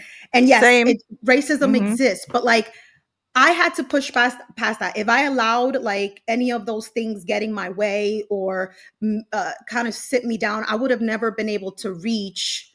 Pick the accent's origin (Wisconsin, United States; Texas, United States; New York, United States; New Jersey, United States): New York, United States; Bronx; I grew up in the Bronx, like, you know, right. Latina, single mother, three girls, like, you know, I grew up in the hood, okay?